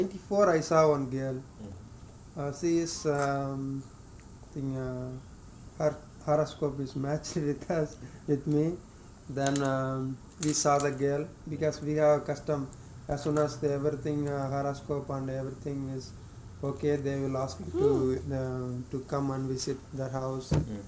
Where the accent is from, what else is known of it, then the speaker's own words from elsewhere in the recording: India; first language Tamil; English is a second language; So it is very difficult to pronounce Hindi words perfectly because my mother tongue, Tamil, is not related to Hindi.